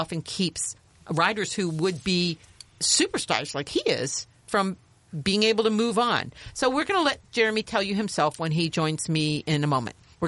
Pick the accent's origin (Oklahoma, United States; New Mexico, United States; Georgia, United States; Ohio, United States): Ohio, United States; Cincinnati; I get to go back to my hometown. You know, I was raised in Cincinnati.